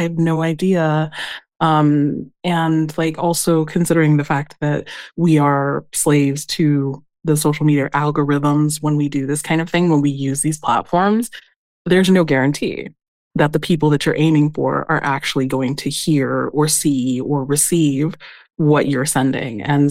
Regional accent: Colorado Springs, Colorado, United States; also born or lived in France; now in Germany; I'm Black and Chamorro, so my mother comes from the island of Guam. Yeah, I grew up in the United States, raised in Colorado Springs, Colorado. I live in Europe

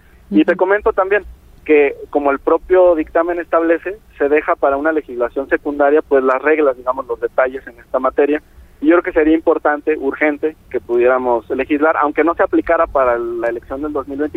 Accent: Jalisco, Mexico; Yo soy de Jalisco. Mi entidad se caracteriza por tener una población migrante importante, están cerca de 2 millones de jaliscienses que viven en el exterior.

